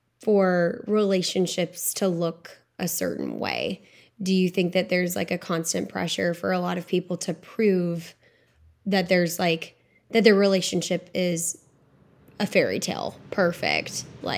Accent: the South, United States; it was in my surroundings every day growing up in the South

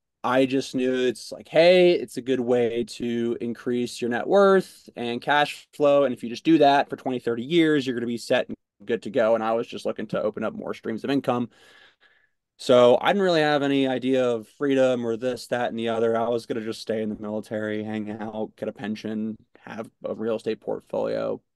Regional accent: New Jersey, United States; I grew up in New Jersey. I served in the Navy for 6 years out of Virginia Beach

